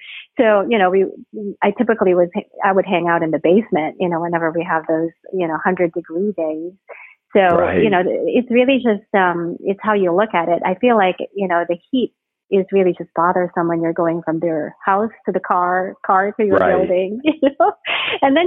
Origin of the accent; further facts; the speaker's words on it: Philippines; now in United States; And of course, for me and my husband, we grew up in the Philippines. So, you know, I'm not as used to the humidity as he is